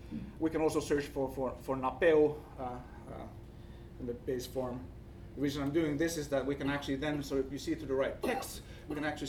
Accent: Finland; accent: Finnish; English is a second language; excuse my Finnish accent

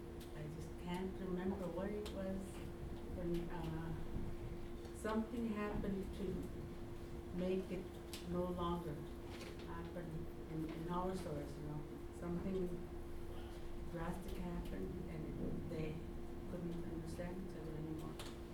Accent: Alaska, United States; because I'm from Alaska too, in my culture

